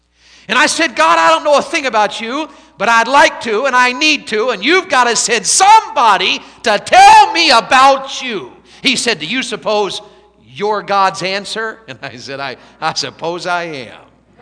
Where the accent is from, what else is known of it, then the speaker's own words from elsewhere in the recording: the South, United States; I grew up in the Bible Belt. There's churches everywhere where I live.